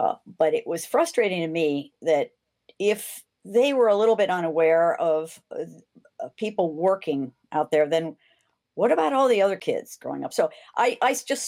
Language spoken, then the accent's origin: English; St. Louis, Missouri, United States; I grew up in St. Louis and I used to listen to Harry Carey and Jack Buck do the baseball Cardinals every night while I was painting.